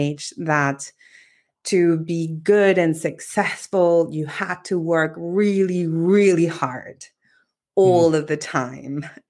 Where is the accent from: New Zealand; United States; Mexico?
Mexico; my childhood, growing up in Mexico.